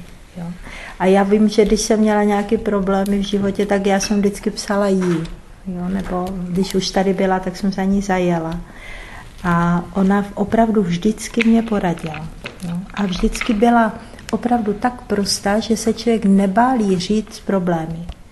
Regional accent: Moravia, Czechia; moved away as an adult; now in Prague, Czechia; Já jsem pocházela z Moravy, úplně obyčejná holka, jo, 20 let.

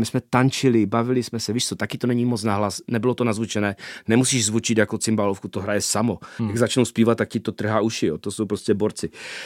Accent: Moravia, Czechia; jak vidíš u nás na Moravě, cymbalová muzika je prostě nahoru dolů

